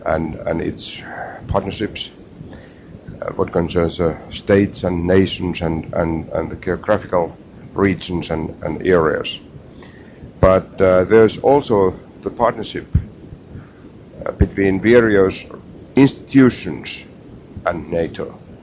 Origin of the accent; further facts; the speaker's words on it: Finland; English is a second language; from Finland, and I would like to maybe mainly to the Deputy Secretary General.